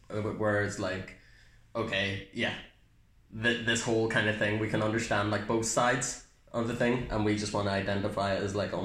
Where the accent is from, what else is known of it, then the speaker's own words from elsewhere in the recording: Northern Ireland, United Kingdom; British guy? I identify as Northern Irish.